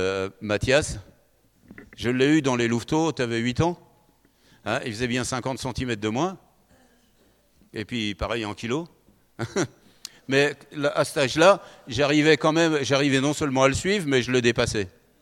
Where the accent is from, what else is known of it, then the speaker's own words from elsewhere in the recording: Paris, Île-de-France, France; Je suis né à Paris, j'ai vécu dans le fameux 9-3, 93, où il y a des voitures qui brûlent, où vous ne promenez pas la nuit à 23 heures. Mais j'ai vécu là